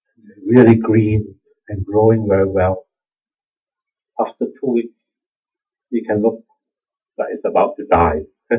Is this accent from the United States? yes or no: no; Singapore; So this, we're Singaporean, very efficient.